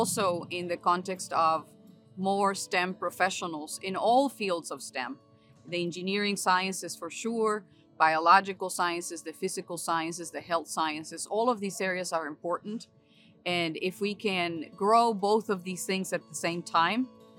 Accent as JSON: {"language": "English", "town": "Tijuana", "region": "Baja California", "country": "Mexico", "said": "I am from Tijuana, and bringing students from Tijuana is the way that I started."}